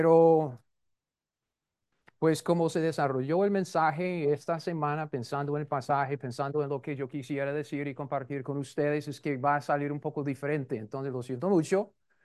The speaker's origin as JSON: {"language": "Spanish", "country": "United States", "said": "Mucho gusto. Disculpe, soy gringo."}